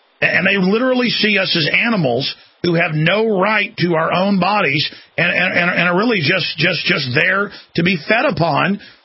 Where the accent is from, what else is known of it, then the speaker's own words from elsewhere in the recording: Dallas, Texas, United States; born there; They store my blood sample when I was born in Dallas, everybody.